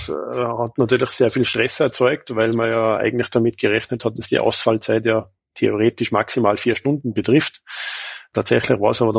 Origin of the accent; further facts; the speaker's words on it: Tyrol, Austria; bin aus Tirol im Bezirk Kitzbühel in Österreich.